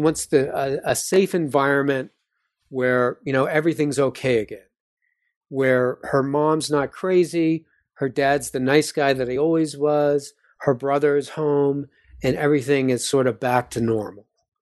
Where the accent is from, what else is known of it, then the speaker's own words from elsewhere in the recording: East Coast, United States; because I'm from the East Coast